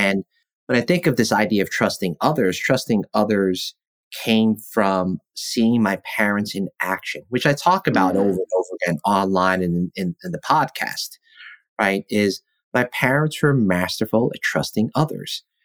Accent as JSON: {"language": "English", "country": "United States", "tie": "born there", "said": "which I don't have an accent like from back home because I was born in America."}